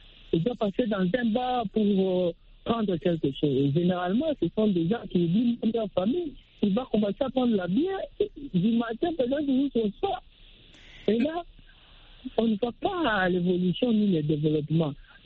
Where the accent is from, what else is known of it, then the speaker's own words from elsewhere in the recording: DR Congo; ici chez nous en République démocratique du Congo